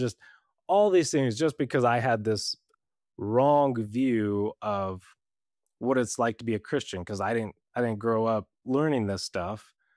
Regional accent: Brighton, Colorado, United States; so I'm from Brighton, Colorado, grew up, born and raised.

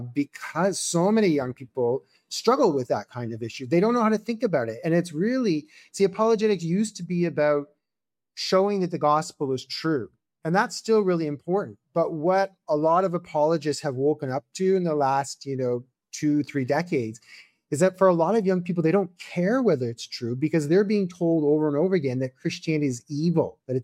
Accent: Canada; now in United States; I'm a dual Czech Canadian citizen, but born and raised in Canada.

